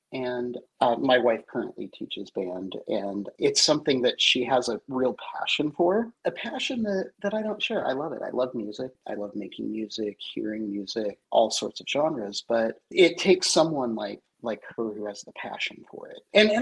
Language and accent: English; Portland, Oregon, United States; also born or lived in Seattle; Well, I grew up in Portland, had taken a teaching job in Seattle, which was kind of the meeting place for a lot of the music in the Northwest